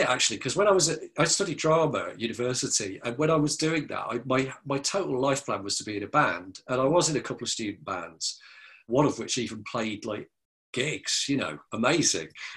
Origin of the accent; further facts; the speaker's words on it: Lincoln, East Midlands, United Kingdom; I grew up in Lincoln, we used to say going uptown.